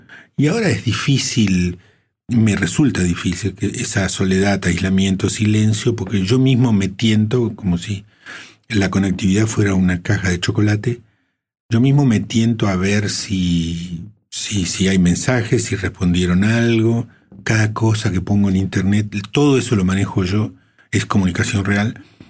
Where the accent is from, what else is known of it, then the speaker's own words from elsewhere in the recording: Santa Fe, Argentina; yo lo voy a decir como santafesino